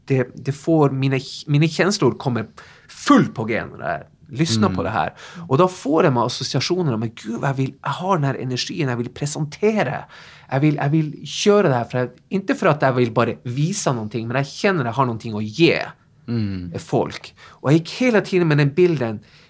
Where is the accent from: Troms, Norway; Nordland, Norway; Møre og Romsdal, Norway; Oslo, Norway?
Troms, Norway; Tromsø; moved away as an adult; now in Sweden; Kommer ihåg när jag stod på mitt gym hemma i Tromsö och liksom bara drömde mig bort.